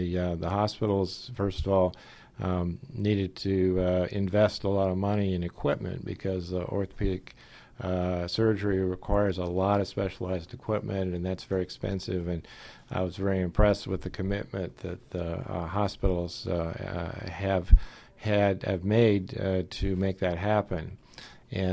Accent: San Diego, California, United States; born there; I was born in San Diego and went to college and medical school there.

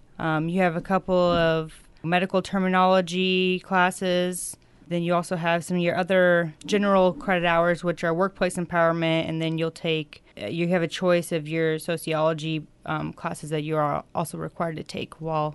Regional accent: Atlantic, Iowa, United States; Hi, everybody. I grew up in Atlantic.

